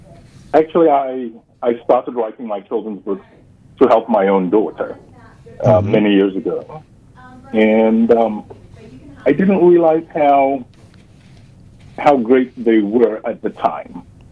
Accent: Ghana; moved away as an adult; Originally, I'm from Ghana, West Africa, and I came out here, studied physics, and got involved in computers and engineering.

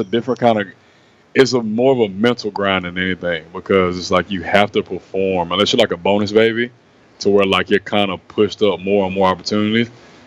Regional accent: Phenix City, Alabama, United States; now in Florida, United States; Oh, man, I'm from Phoenix City, Alabama. Ended up in Florida

